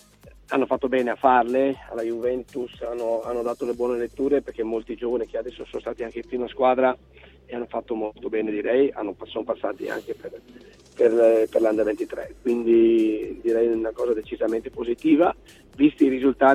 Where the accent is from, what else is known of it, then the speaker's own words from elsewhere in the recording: Veneto, Italy; io sono veneto, quindi conosco bene queste due realtà